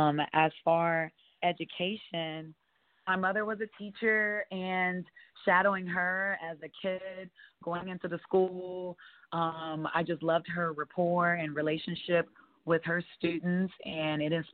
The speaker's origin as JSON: {"language": "English", "region": "Ohio", "country": "United States", "lives_now": "Dallas, United States", "said": "I'm originally from the Buckeye State. I have to rep my Ohio. I graduated from the Ohio State University."}